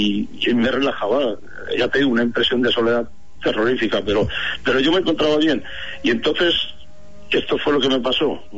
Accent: Zaragoza, Aragon, Spain; fíjate, yo soy de Zaragoza, entonces no tengo ningún, como te diría yo, ningún antepasado marino, ni tengo vida anterior marinera, porque claro, yo soy de tierra adentro.

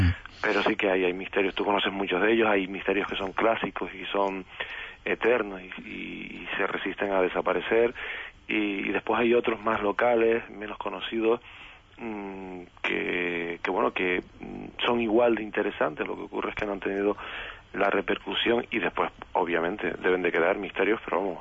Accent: Canary Islands, Spain; antes de que realmente figurásemos como tales, como Islas Canarias en los mapas, ya figurábamos en esa geografía mítica

